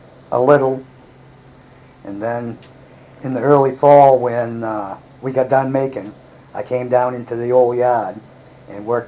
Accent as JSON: {"language": "English", "town": "Auburn", "region": "Maine", "country": "United States", "tie": "born or raised there", "also_born_or_lived": "Lewiston", "said": "I was born in Lewiston, Maine in 1952."}